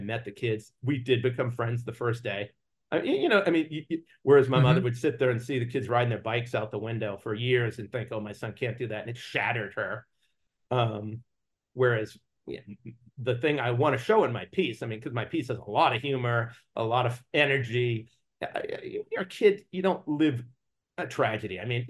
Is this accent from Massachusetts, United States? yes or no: yes; Boston, Massachusetts, United States; I grew up in Boston and Harvard was in the air.